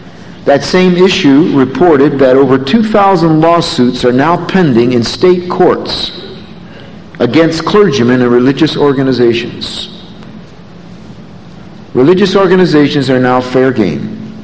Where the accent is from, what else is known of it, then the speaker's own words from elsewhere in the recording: Bristol, Pennsylvania, United States; I was a kid growing up in Bristol, Pennsylvania, attending grade school and junior high school and high school